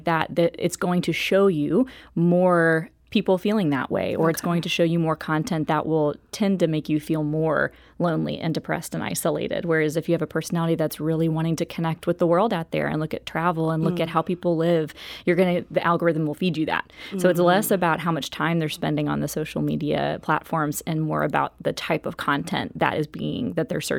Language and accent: English; the South, United States; I'm from the South, so I need to be polite in my facial expression.